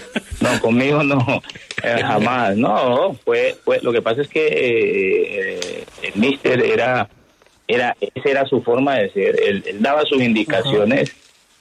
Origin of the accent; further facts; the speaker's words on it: Argentina; siendo compatriota de él, siendo paisano, otro argentino